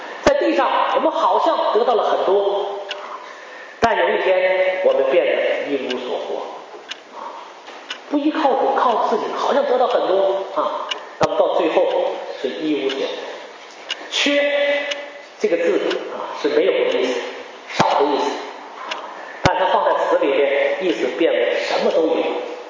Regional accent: China; now in Canada; 我为什么从大陆移民到加拿大啊？

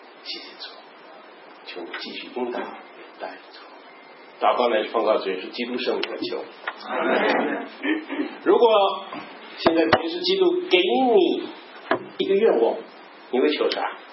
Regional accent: Taiwan; 我发现那是我家乡的，我觉得家乡有好几座山，那几座山我们称作火焰山，上面是光秃秃的

